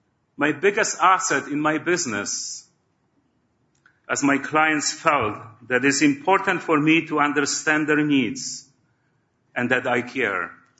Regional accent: Poland; When I was growing up in Poland, I was rather a shy and sensitive young man

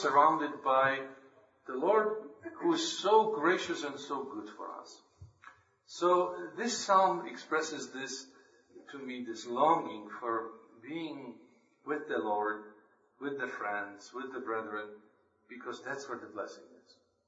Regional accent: Poland; now in United States; I moved from Poland, where I was born and raised, to America, I was a sojourner.

